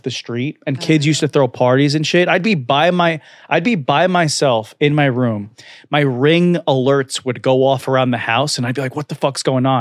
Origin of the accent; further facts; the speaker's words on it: Staten Island, New York, United States; And as you know, growing up in Staten Island, like we don't ever want to live in Manhattan.